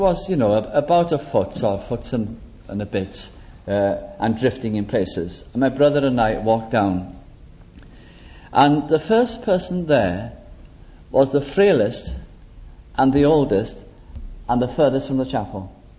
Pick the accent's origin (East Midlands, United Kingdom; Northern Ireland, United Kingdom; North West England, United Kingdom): North West England, United Kingdom; Bolton; I was brought up in Bolton in Lancashire.